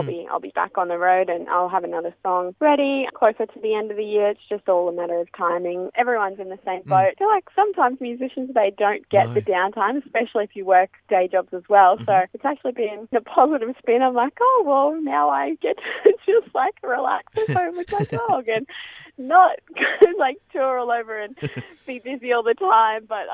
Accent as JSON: {"language": "English", "town": "Cairns", "region": "Queensland", "country": "Australia", "said": "And he's from Germany and I'm from Cairns."}